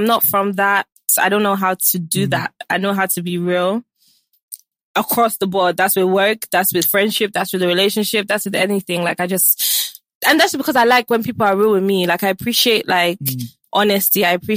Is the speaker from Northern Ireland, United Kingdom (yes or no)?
no; London, United Kingdom; So I grew up in the hood. Like, I grew up in London, but I didn't grow up in the posh part.